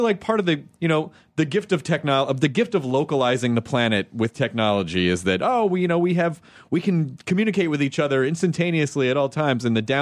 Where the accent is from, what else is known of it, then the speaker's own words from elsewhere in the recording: Tennessee, United States; also born or lived in Kentucky; I'm from the South. I mean, like I grew up in Tennessee